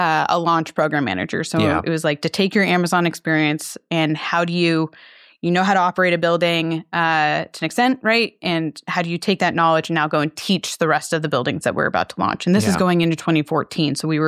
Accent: Washington, United States; Here in Washington.

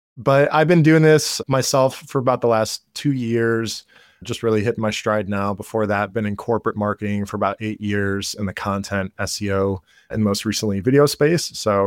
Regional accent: Chicago, Illinois, United States; Chicago townie. I've never left the city, I've been other places, right? Okay. I've traveled, but this is my hometown. I'm a big Chicago lover.

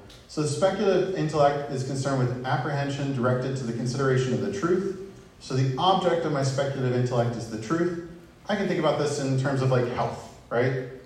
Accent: Midwest, United States; I'm from the Midwest here, from Runza.

